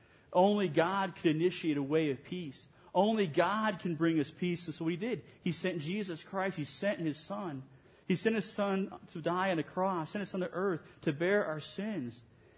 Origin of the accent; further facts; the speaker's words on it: Indiana, United States; You know, I grew up in Northwest Indiana, kind of a suburb of Chicago. And I grew up in a city, and that was my vision. And I went to school at Indiana State. I moved to Indianapolis.